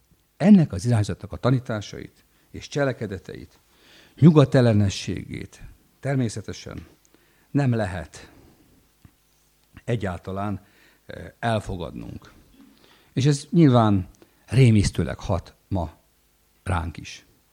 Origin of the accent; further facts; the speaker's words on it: Libya; Ugye én Líbiában nőttem fel, ahol ugye törzsi társadalmak vannak, olyan 120 törzs él körülbelül Líbiában.